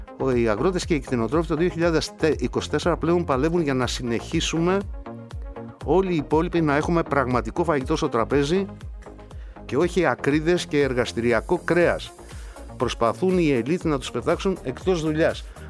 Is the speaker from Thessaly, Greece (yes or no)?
no; Arta, Epirus, Greece; Κάποιοι από εσάς ξέρετε ότι είμαι από την Άρτα.